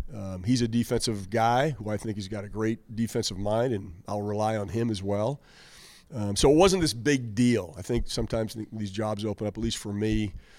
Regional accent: Spokane, Washington, United States; I'm from the Northwest. I'm from Spokane, Washington. I'm from Washington. This is home. I have family here.

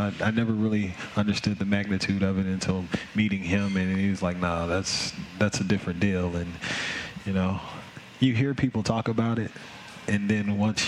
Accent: Memphis, Tennessee, United States; Memphis, Tennessee.

